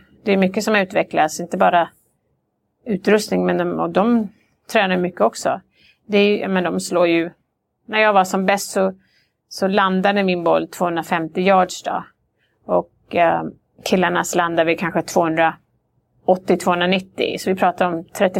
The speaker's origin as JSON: {"language": "Swedish", "town": "Borås", "region": "Västra Götaland County", "country": "Sweden", "tie": "born or raised there", "said": "Jag tränade med killarna, jag växte upp på Borås."}